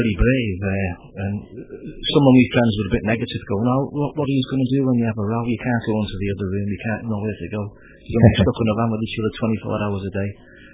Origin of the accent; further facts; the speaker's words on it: Edinburgh, Scotland, United Kingdom; I was brought up in Edinburgh, but every year we'd come back to my mother's side of the family, the Scousers and Irish, and my dad's side is from Edinburgh and the Isle of Skye.